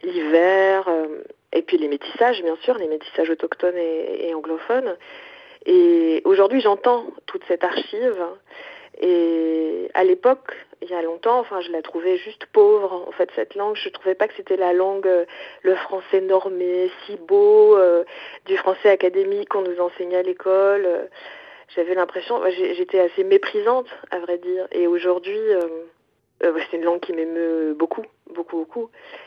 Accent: Quebec, Canada; accent: Quebec; now in France; le fait, par exemple, d'avoir modifié mon accent, j'avais un accent québécois.

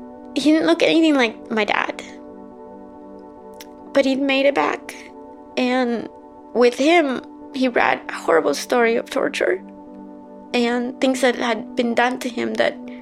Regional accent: Guatemala; now in United States; I am a refugee from Guatemala, and I have lived in the United States since 1985.

